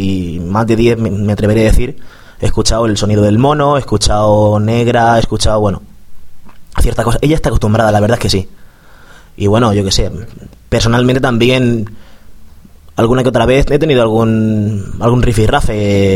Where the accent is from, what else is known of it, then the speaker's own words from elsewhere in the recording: Poland; Spanish is a second language; Dice: ¿de dónde eres? Y yo, soy polaco.